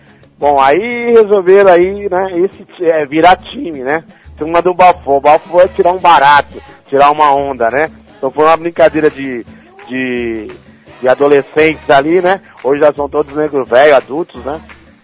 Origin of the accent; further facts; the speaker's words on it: São Paulo, Brazil; Eu cresci aqui no Heliópolis, aqui onde tinha mais de 40 campos, né?